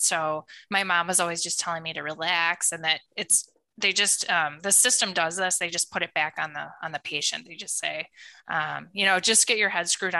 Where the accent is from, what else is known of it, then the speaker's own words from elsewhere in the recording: Iowa, United States; So I grew up in Iowa, in a really rural community.